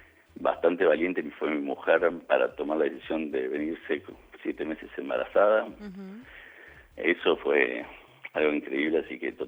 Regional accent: Argentina; Como buen argentino, yo uh-huh. Me quedo terminando trabajando hasta las 7, pero es una cuestión cultural.

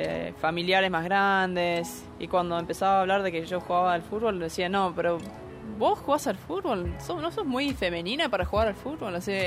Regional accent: United States; moved away as an adult; Yo nací en Estados Unidos, me crié allá, empecé jugando y siempre fue aceptado.

